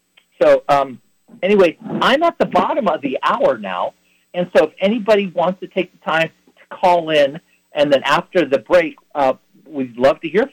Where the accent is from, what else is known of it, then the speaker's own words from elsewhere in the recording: Philippines; English is a second language; although, like as a Filipino, I don't really speak it that well. I might be able to say a few choice phrases in Tagalog